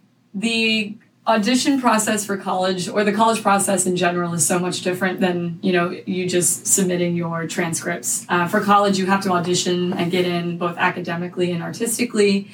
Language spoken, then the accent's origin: English; Ocoee, Florida, United States; I was born and raised in Ocoee, Florida, which is right outside of Orlando. We moved to Orlando, or my parents did, from New Orleans to start working at Disney World.